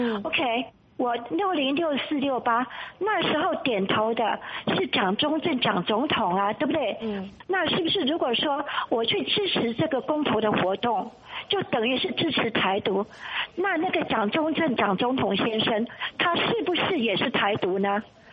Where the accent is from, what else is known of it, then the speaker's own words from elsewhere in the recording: China; 我说 I'm Chinese